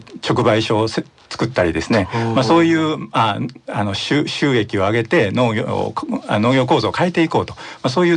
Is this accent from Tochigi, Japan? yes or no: no; Kamikawa, Hyogo, Japan; now in Kobe, Japan; 出身が上川町で、まあ、働き出してからは神戸市にいるということで、生粋の兵庫県から出たことがないという人間です。